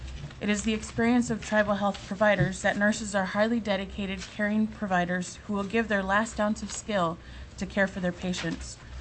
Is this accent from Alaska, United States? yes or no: yes; Shaktoolik, Alaska, United States; also born or lived in Mekoryuk; I'm originally from Shaktulik and Mikoryuk.